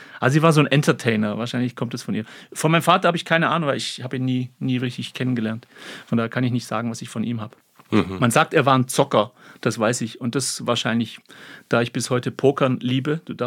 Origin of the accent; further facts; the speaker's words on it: Baden-Württemberg, Germany; Und im Schwaberland, wo ich aufgewachsen bin